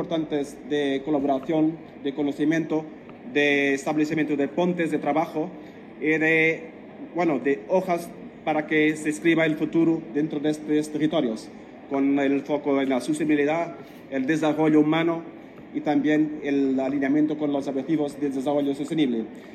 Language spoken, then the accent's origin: Spanish; Portugal; yo vengo de Portugal